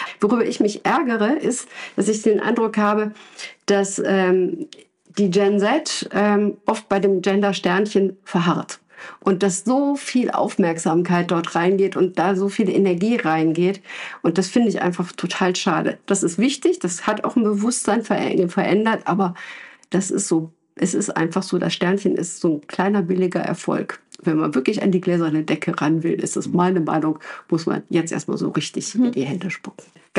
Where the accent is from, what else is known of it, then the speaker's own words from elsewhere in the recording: Cologne, North Rhine-Westphalia, Germany; ich komme zwar auch als Kölnerin aus einer Gegend, wo halt Feminismus und mit Alice Schwarzer und so weiter.